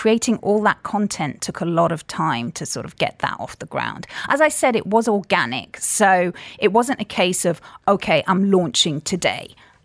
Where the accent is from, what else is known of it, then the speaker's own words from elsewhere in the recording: Cyprus; also born or lived in London; I'm half Greek Cypriot, half British, and grew up in Cyprus to parents that were hoteliers.